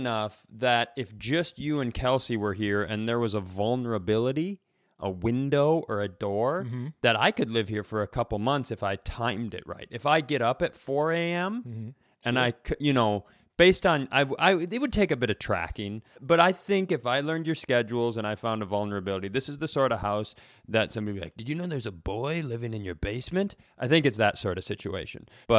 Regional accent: Orono, Maine, United States; I spent my days, I grew up in Orono.

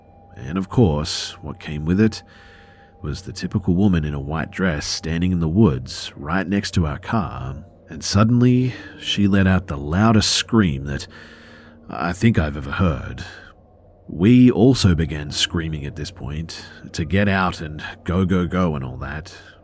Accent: New Jersey, United States; As late teens, early 20s, growing up in South Jersey

